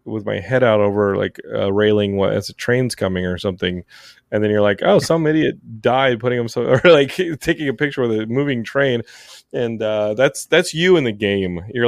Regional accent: Texas, United States; It respected me as a Texan.

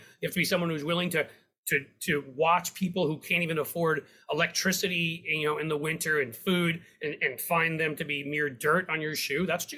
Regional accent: New York City, New York, United States; now in Cincinnati, United States; I grew up in downtown Manhattan.

